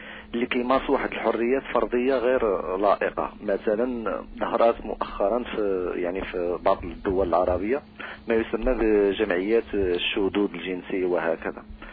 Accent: Morocco; أنا مغربي، عندنا طائفة يهودية في المغرب

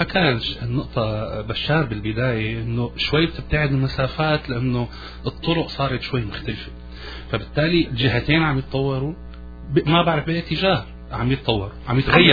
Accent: Syria; ممتن للبلد اللي عطتني شهادة وممتن للبلد اللي عطتني الجنسية، ولكن أنا أحمل الهوية السورية فأنا سوري.

